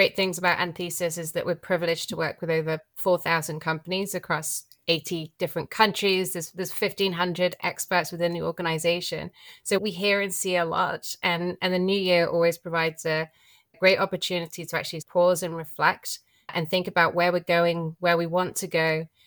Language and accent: English; United Kingdom; moved away as an adult; now in Madison, United States; As you can tell by my accent, I'm based in Madison, Wisconsin, but no, I'm from the UK originally. I've spent just over a decade living in the States now.